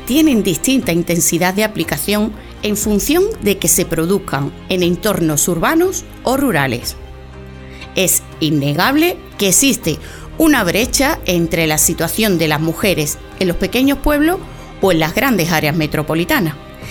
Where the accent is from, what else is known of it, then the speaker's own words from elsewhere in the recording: Andalusia, Spain; periodista onubense